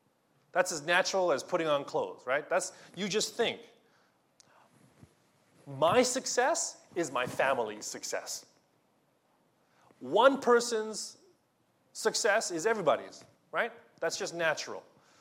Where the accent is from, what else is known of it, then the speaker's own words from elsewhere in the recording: Philippines; now in Japan; So, for example, I'm Filipino. I grew up in a Filipino home. And we live in Japan, an Eastern, in the Eastern Hemisphere.